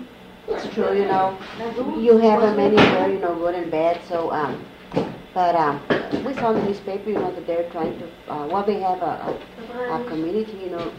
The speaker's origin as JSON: {"language": "English", "region": "Texas", "country": "United States", "tie": "born there", "lives_now": "Florida, United States", "said": "And I wouldn't change Florida for Texas, even though I was born in Texas. This is home for me."}